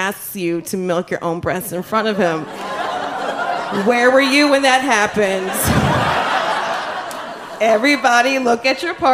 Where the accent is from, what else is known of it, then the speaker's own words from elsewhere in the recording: New Jersey, United States; I'm from Jersey.